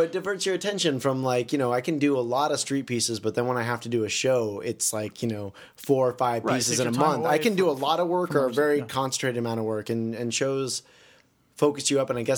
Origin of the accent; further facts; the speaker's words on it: Portland, Oregon, United States; also born or lived in California; They moved to California, and then I grew up mainly in Portland, Oregon.